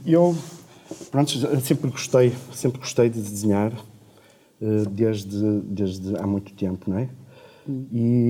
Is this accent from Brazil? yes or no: no; Braga, Norte, Portugal; Sou de Braga